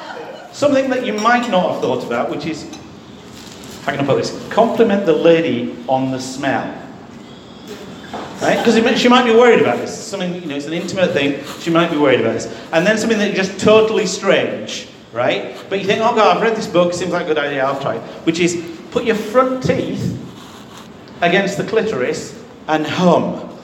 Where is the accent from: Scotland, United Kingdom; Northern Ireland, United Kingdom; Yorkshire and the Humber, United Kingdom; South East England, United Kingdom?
Yorkshire and the Humber, United Kingdom; now in London, United Kingdom; So I am from Yorkshire. It's a long time since I lived in Yorkshire.